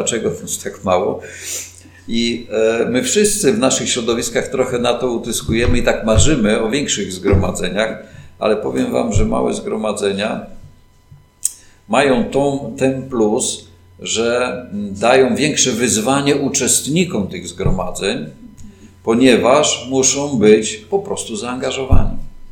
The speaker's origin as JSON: {"language": "Polish", "town": "Giżycko", "region": "Warmian-Masurian Voivodeship", "country": "Poland", "said": "sam pochodzę z Giżycka"}